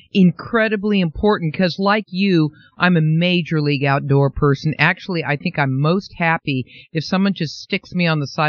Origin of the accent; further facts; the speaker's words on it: San Francisco, California, United States; And since I happen to resonate from San Francisco